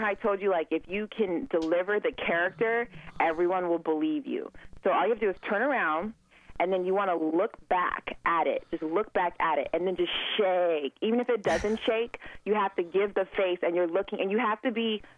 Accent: Nigeria; also born or lived in United States; it comes from my background, like being Nigerian. Like, you know, I also grew up in Nigeria. I was born in the U.S., but I actually grew up in Nigeria.

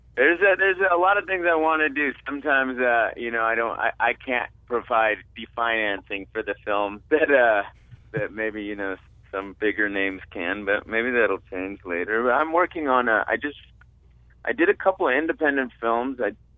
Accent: Los Angeles, California, United States; I grew up in Los Angeles, so I'm, of course, a big Dodger fan and a huge Lakers fan.

